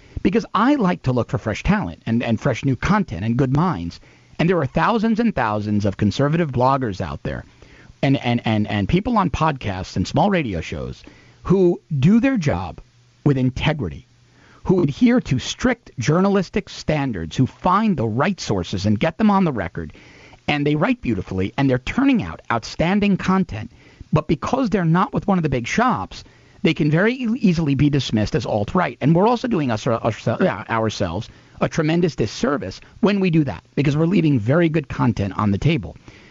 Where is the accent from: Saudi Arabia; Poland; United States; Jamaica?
United States; Queens, New York; I sort of had the Trump to English dictionary growing up in Queens, New York.